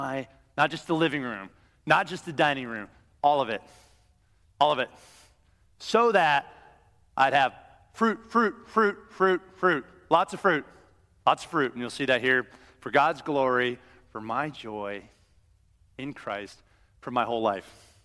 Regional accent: Iowa, United States; Now, again, I grew up in Iowa, and my grandfather was a farmer.

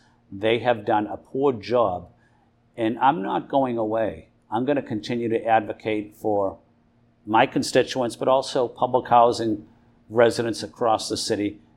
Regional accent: Boston, Massachusetts, United States; That's not how I was raised in South Boston.

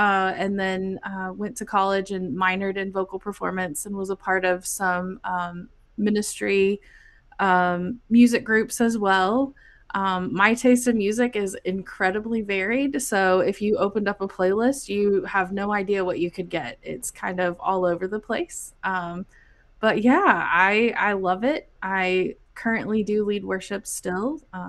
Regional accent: Indiana, United States; moved away as an adult; now in Illinois, United States; Yeah, so I am a Midwestern girl. I grew up in Indiana and I moved to Illinois about a year ago.

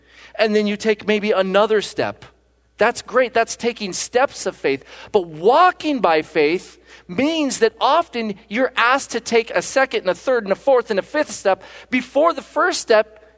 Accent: Brazil; moved away; There was a time when we were living in Brazil. I grew up here in Newburgh, and I loved the beach.

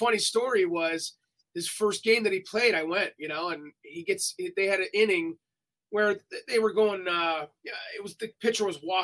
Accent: Garfield Heights, Ohio, United States; And when I grew up in Garfield Heights, our teams were like the Yankees, the Orioles, the White Sox, the Indians.

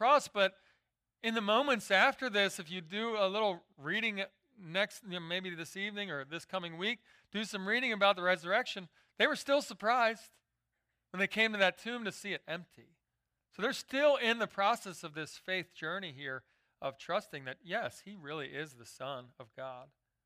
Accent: Philadelphia, Pennsylvania, United States; And I grew up in Philadelphia, so I saw more smog than stars.

